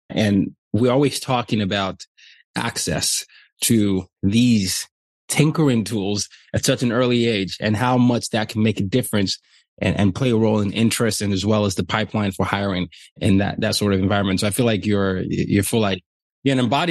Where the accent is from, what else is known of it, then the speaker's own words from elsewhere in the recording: Lagos, Nigeria; now in United States; I'm from Nigeria and Lagos.